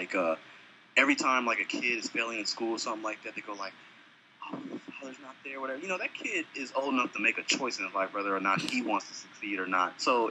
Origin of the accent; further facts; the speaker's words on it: Compton, California, United States; You know, growing up in Compton, a lot of people have offered me that, and I always said, no, that's okay.